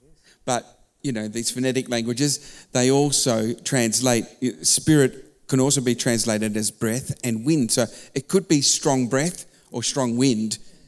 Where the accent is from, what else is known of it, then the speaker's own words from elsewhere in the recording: London, United Kingdom; now in Australia; I was forced to become an Australian very quickly, very quickly. So I came from London. And so, you know, I came speaking like a pommer, you know what I mean?